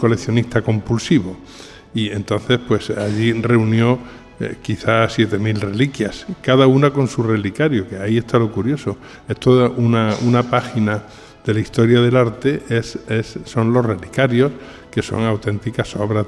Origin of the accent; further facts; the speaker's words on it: Jaén, Andalusia, Spain; Por ejemplo, yo soy de Jaén.